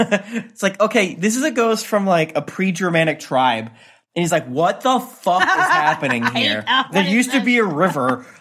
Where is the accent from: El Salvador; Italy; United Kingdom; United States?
United States; because I'm American, and the media I consume is mostly American, right?